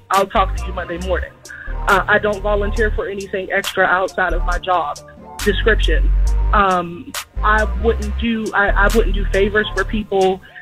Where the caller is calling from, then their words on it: Pittsburgh, Pennsylvania, United States; Pittsburgh.